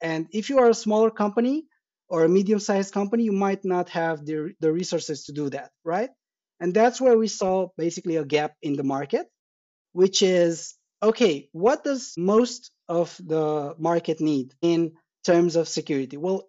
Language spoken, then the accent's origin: English; Bucharest, Romania; I am from Bucharest, from Romania.